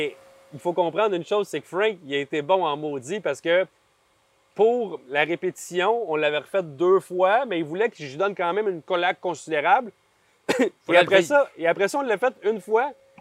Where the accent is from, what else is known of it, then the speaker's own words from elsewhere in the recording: Quebec, Canada; French is a second language; Je te dirais que mon accent est encore prononcé. Pour moi, c'est une façon aussi de mettre la table à un projet qui est du Québec